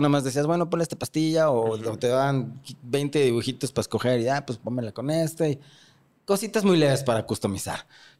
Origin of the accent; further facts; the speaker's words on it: Mexico City, Mexico; soy más chilango que me.